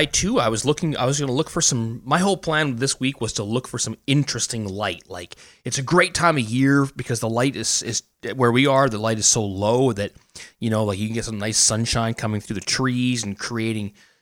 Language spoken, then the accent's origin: English; Canada; I'm still Canadian.